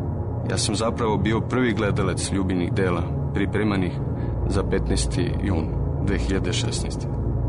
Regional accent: Paris, Île-de-France, France; Rođen sam i živim u Parizu

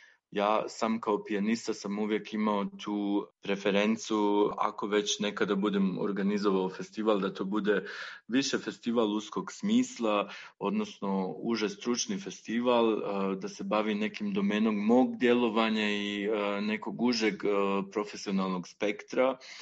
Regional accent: Bosnia & Herzegovina; Ja sam sam rodom iz Bosne, nikada nisam bio u Vranju.

